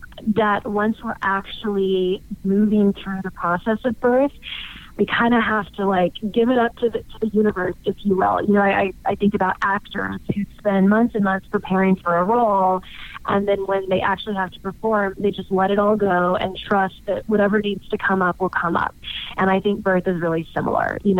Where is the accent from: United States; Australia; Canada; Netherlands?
United States; Texas; now in Los Angeles, United States; I live in LA, California, and there's definitely, you know, this huge home birth movement, and I come from Texas originally